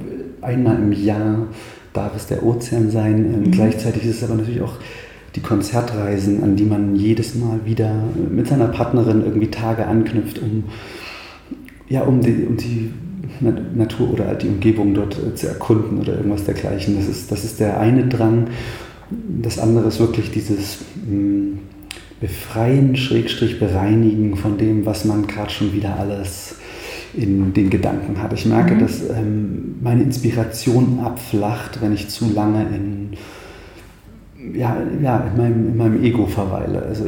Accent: Thuringia, Germany; Ich bin ein Waldkind, vielleicht das zunächst. Ich komme aus dem Eichsfeld, aus der Mitte Thüringens, beziehungsweise aus dem Norden Thüringens, Mitte Deutschlands, unterm Harz. Bin im Wald groß geworden, viel draußen.

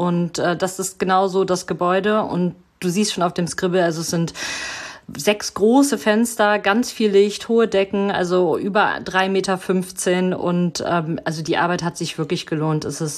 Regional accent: Mönchengladbach, North Rhine-Westphalia, Germany; ich komme aus Mönchengladbach

